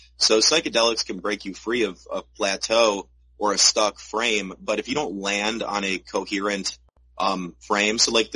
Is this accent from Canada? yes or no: no; Ohio, United States; Like, I'm from Ohio, I'm not going to give particular coordinates exactly